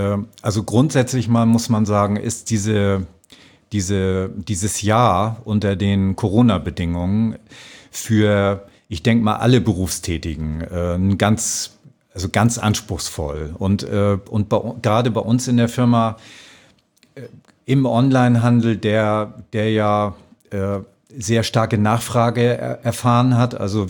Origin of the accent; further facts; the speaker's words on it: Schleswig-Holstein, Germany; now in Austria; Ja, also ich komme aus einem kleinen Dorf an der Nordsee. Das ist fast an der dänischen Grenze. Sind noch 50 Kilometer bis nach Dänemark. Also nördlicher geht es schon fast gar nicht in Deutschland.